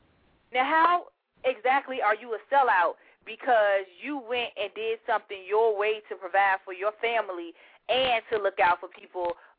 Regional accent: Richmond, Virginia, United States; I'm from Richmond, Virginia. I currently live in Richmond, Virginia.

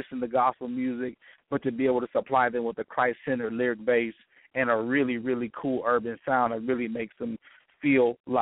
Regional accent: Toledo, Ohio, United States; I'm originally from Toledo, Ohio, and that's where I am regionally now.

